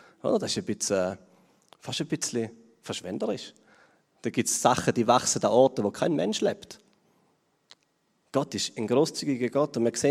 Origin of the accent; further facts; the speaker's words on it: Switzerland; Ich glaube, als Schweizer haben wir auch noch so ein bisschen Kultur aufbauen